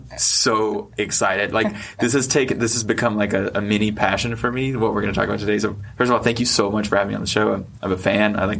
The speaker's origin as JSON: {"language": "English", "region": "North Carolina", "country": "United States", "tie": "born or raised there", "said": "So I'm from North Carolina. I grew up on a bull farm."}